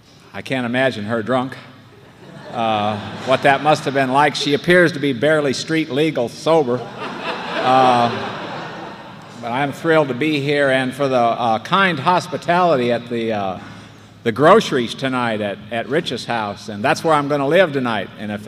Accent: Nebraska, United States; moved away as an adult; also born or lived in North Carolina; I'm from Nebraska, and I went to North Carolina in 1989.

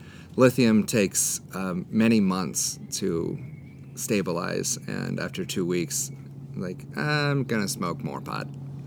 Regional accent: California, United States; I have all the niceness and shame of being Midwestern, but I'm from Southern California, so I don't know where that came from.

